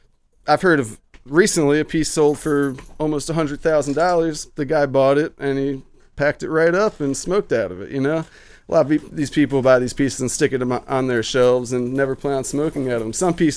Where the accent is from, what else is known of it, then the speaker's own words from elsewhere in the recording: New Jersey, United States; now in Humboldt, United States; When I came in to making art pipes, I came out west from New Jersey working with people I'd never even met before that welcomed me in their shops.